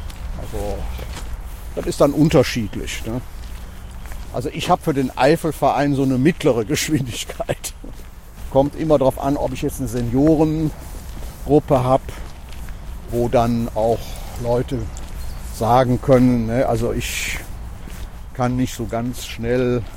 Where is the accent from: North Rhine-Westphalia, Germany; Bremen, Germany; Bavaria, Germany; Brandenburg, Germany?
North Rhine-Westphalia, Germany; Cologne